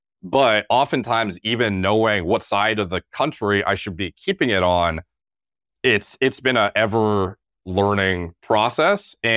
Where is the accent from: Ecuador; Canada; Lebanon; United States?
Canada; So, you know, as a Canadian